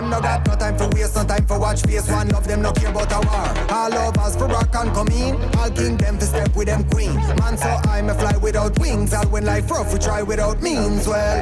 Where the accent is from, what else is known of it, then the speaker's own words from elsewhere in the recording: Prato, Tuscany, Italy; io sono di Prato, c'è cioè la comunità più grande di cinesi in Europa.